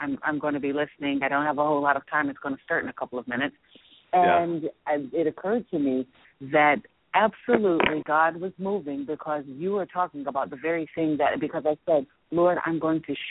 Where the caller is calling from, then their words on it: Upper Marlboro, Maryland, United States; I'm tuning in from Upper Marlboro, Maryland.